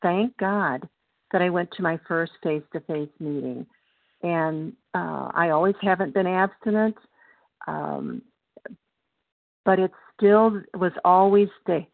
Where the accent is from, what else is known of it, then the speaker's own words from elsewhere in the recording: Illinois, United States; I'm from Illinois, and … from Illinois.